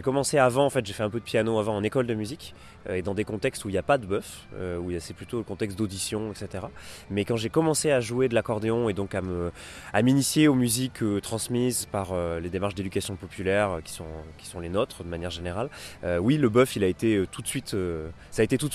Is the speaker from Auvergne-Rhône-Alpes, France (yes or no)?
yes; Auvergne-Rhône-Alpes, France; je suis d'Auvergne.